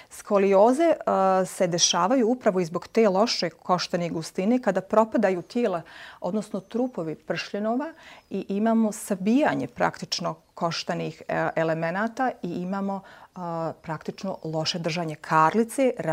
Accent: Tuzla, Federation of Bosnia and Herzegovina, Bosnia & Herzegovina; also born or lived in Gradiška; now in Banja Luka, Bosnia and Herzegovina; Onda sam medicinu sam završila u Tuzli, na Medicinskom fakultetu u Tuzli. Ja sam rođena Tuzlanka i mogu komotno reći da sam 18 godina života provela u Tuzli, a 18 u Gradišci.

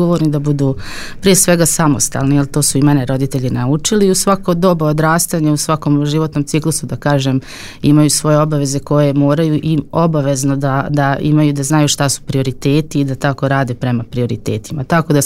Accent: Gradiška, Republika Srpska, Bosnia & Herzegovina; born there; Tako da ja sam rođena u Gradišci i zaista volim Gradišku

